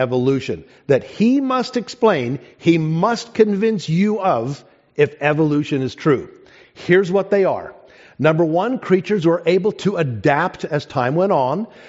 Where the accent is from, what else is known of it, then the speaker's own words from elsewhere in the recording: South Africa; When I was growing up in South Africa, they used to tell us